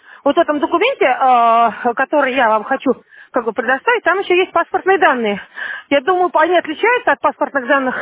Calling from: Moscow, Russia; я соцработник из Москвы.

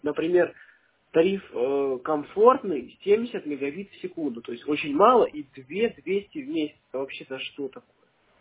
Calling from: Privedenskoye, Leningrad Oblast, Russia; Так, в общем, мы из Приведенского, Ленинградской области, хотели бы подключить интернет.

